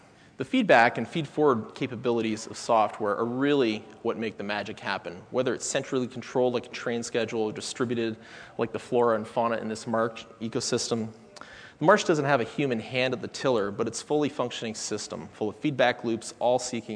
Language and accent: English; Canada; I'm a Canadian, and I've spent a significant amount of time in the US